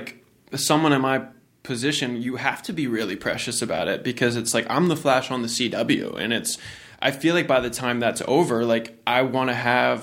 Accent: Norfolk, Virginia, United States; That was my only like gateway to film and TV when I grew up in Norfolk, Virginia, yep.

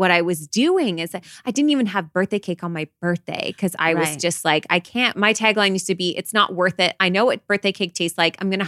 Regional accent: Canada; we're Canadian.

